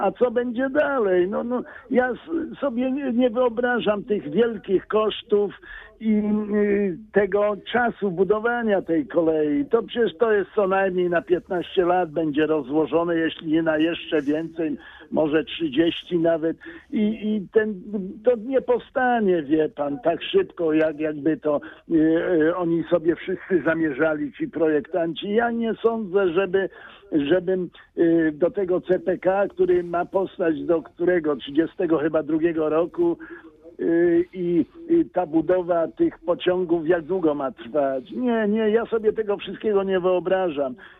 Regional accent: Poznań, Greater Poland Voivodeship, Poland; No jestem poznaniakiem.

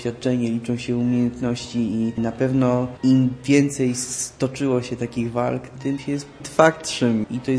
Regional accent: Olsztyn, Warmian-Masurian Voivodeship, Poland; now in Warsaw, Poland; jestem z Olsztyna, w tej chwili uczę się na Uniwersytecie Muzycznym w Warszawie.

